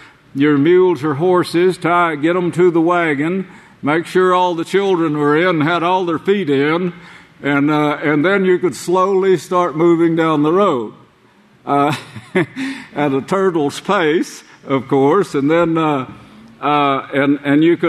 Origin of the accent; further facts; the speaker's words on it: Lexington, Oklahoma, United States; born there; And of course, I was born in Lexington, Oklahoma, at that time